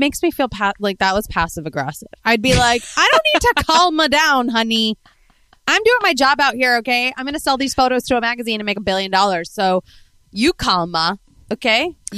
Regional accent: Spain; Because I'm from España and I have warm blood.

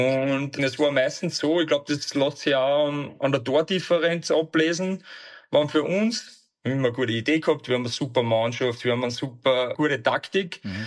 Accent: Upper Austria, Austria; bei uns in Oberösterreich

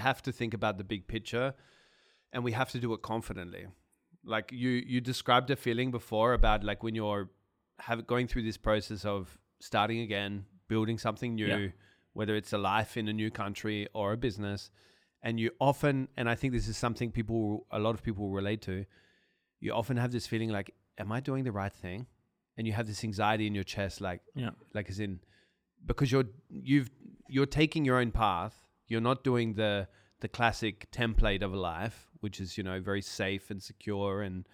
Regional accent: Australia; now in Austria; they're confused on why I'm living in Austria when I come from Australia.

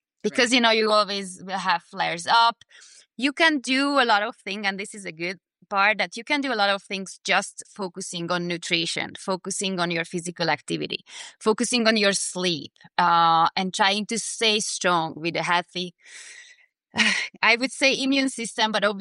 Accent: Hungary; moved away as an adult; also born or lived in Mexico / Panama; So I'm originally from Hungary. I was born in Hungary, finished med school in Hungary. But it was around 18 years ago when I moved away from Hungary. My family is there. Everybody's living there. I was living in Mexico for almost 5 years, and then in Panama

